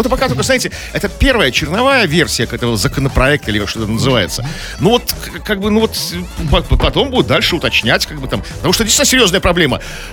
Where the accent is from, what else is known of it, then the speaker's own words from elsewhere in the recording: Russia; Вот я как обычный россиянин знаю.